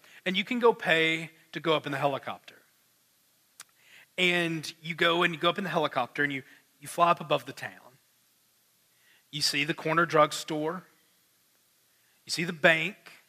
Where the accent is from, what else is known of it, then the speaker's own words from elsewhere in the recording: Arkansas, United States; See, in my hometown, it is a small town there in Arkansas, about 1,263 people, about, right?